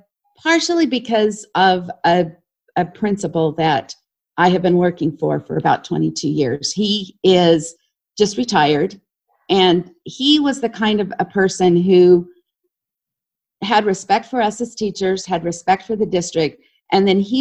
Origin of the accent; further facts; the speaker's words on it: Cedar City, Utah, United States; went to North Elementary in Cedar City, and my forefathers were original settlers of the valley.